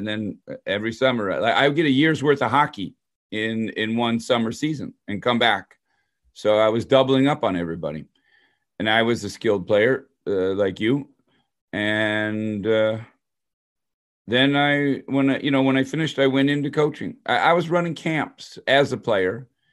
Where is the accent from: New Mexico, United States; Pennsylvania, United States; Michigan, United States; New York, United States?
Michigan, United States; Detroit; So I grew up in Detroit, suburb of Detroit.